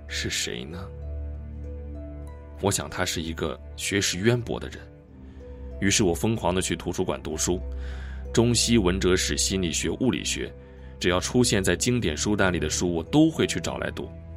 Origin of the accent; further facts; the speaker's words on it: Northwest China, China; 我出生在中国西北农村，小时候因为我瘦瘦小小弱不禁风的样子